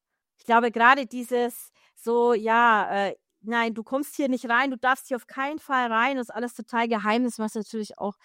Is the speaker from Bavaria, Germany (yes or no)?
yes; Nuremberg, Bavaria, Germany; Der, das ist ja auch hier in Nürnberg, also in und um Nürnberg. Also ich komme ja eben aus der Ecke.